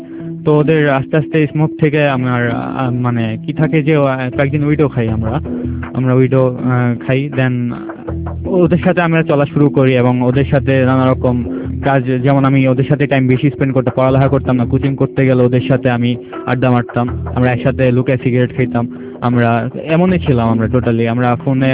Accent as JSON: {"language": "Bangla", "town": "Dhaka", "region": "Dhaka Division", "country": "Bangladesh", "tie": "born there"}